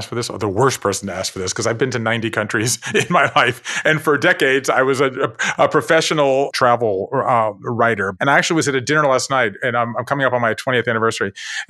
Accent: American South, United States; I grew up in the American South, so right, so we have hurricanes. We don't have wildfires like you guys have on the West Coast

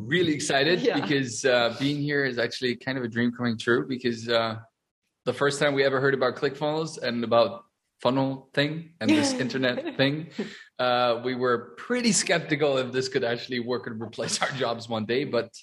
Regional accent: Germany; English is a second language; So Annika and I were both German, and we were born and raised in Germany.

